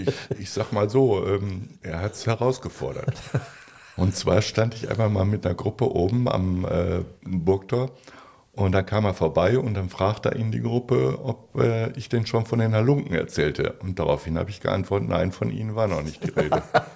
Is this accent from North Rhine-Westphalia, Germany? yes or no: yes; Dinslaken, North Rhine-Westphalia, Germany; now in Drevenack, Germany; Ja, Dienstlaken ist nach wie vor meine Heimat. Ich wohne zwar in Drevenack, aber Drevenack ist ja nun nicht so weit.